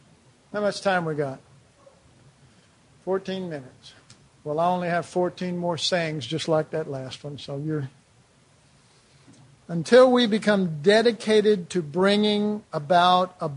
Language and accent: English; Dallas, Texas, United States; I was raised in Oak Cliff. You know, anybody from this area knows what that means, and that means they push you.